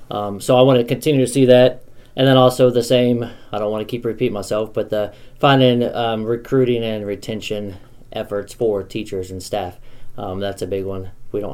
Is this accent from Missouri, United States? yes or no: yes; Mexico, Missouri, United States; I'm born and raised in Mexico. I've been here my whole life.